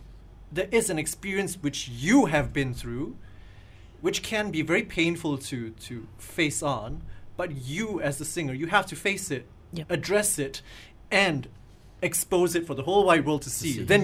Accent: Malaysia; I think it's a perfect vehicle for a lot of our Malaysian talents.

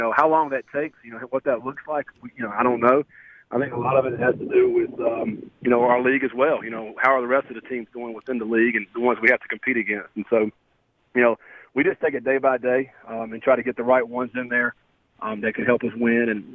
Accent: North Carolina, United States; I grew up in the Raleigh-Durham area around a lot of those teams that have played in the ACC for many, many years.

